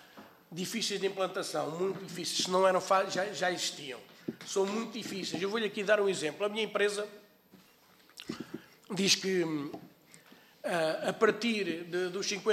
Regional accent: Figueira da Foz, Centro, Portugal; eu sou da Figueira da Foz

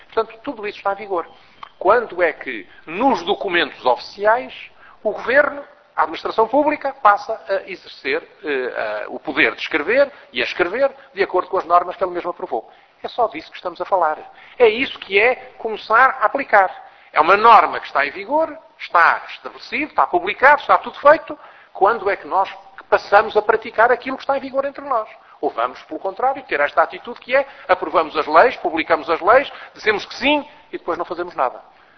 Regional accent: Mozambique; born there; Eu pessoalmente nasci em Moçambique, eu mesmo nasci em Moçambique.

